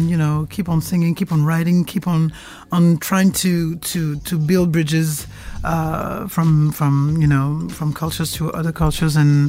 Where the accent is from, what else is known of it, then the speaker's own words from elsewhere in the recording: Cameroon; born there; I was born in Cameroon, and people are killed every day in Cameroon